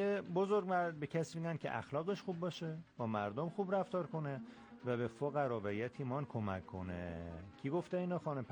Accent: Yazd, Iran; از لهجه من هم مشخصه که از مرکز یزدیم.

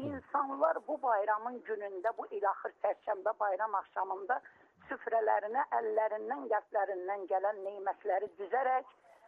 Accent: Zangilan District, Azerbaijan; Çünki mən özüm əslən Zənginanlıyam, mən Zəngilan rayonundanam. Yəni demək istəyirəm, Araz qırağında yaşayan bir insanam.

